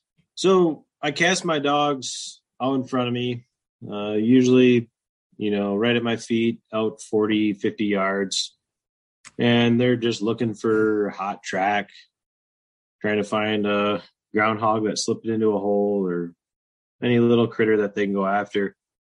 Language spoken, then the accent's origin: English; Michigan, United States; I'm from Michigan, up in the thumb.